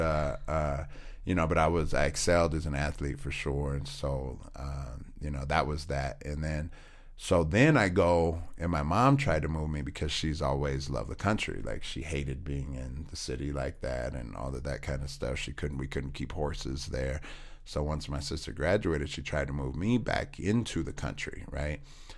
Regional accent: California, United States; And they knew, I mean, it's like they knew I was from California almost before I got there, I guess.

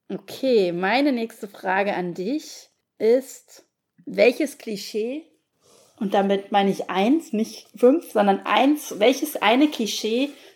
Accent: Harz, Germany; ich bin am Rand vom Harz groß geworden und finde auch den Harz total schön

